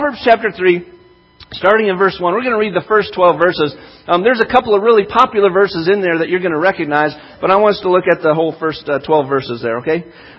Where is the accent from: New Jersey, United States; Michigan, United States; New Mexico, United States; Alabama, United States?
Michigan, United States; Kalkaska; moved away as an adult; as I left Kalkaska, or even as I was growing up in Kalkaska, but mostly when I left, I went 14 hours away to college.